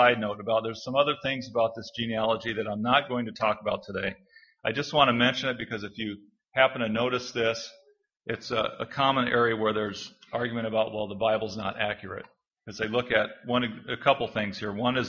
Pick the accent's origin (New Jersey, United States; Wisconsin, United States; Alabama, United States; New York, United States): Wisconsin, United States; I'm from Wisconsin, so that's great.